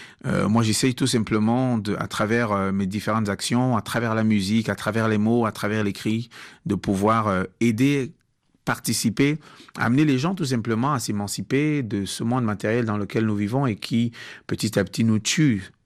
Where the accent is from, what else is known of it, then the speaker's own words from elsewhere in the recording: Cameroon; first language Bassa; French is a second language; chanter en bassa parce que c'est ma première langue, c'est la langue de ma construction mémorielle de base.